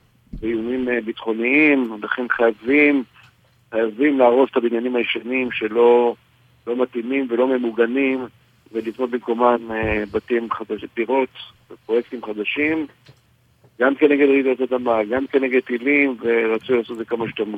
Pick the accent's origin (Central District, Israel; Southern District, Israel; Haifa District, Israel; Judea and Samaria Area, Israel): Haifa District, Israel; Haifa; also born or lived in Krayot; גדלתי בנווה שאנן, עד גיל 6, אחרי זה עברתי לקריות, אחרי זה אחרי הצבא עברתי למרכז.